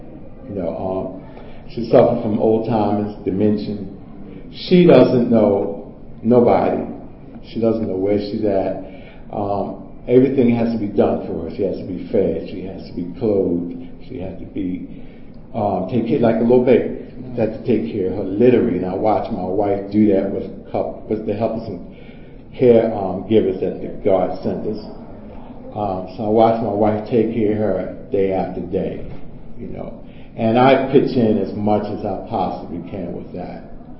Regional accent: Baltimore, Maryland, United States; I'm from the Baltimore area.

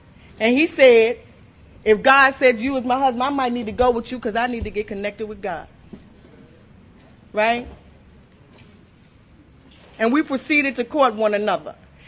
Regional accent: Norfolk, Virginia, United States; I'm from Norfolk, Virginia, and ain't nothing wrong with it.

